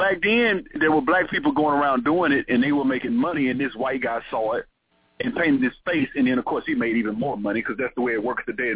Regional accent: United States; Growing up in America, that's what – if it's white, it's right.

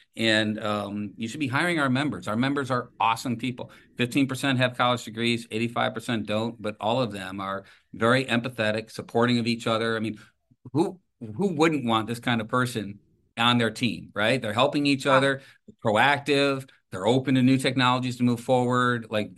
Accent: Toledo, Ohio, United States; I grew up in Toledo, as you mentioned at the top of this conversation, and there was times next to Detroit

